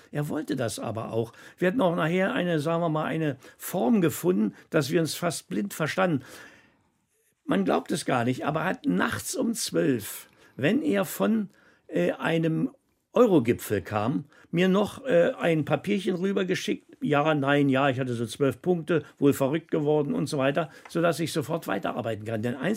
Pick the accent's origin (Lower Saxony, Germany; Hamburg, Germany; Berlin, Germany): Berlin, Germany; Ich bin ja Berliner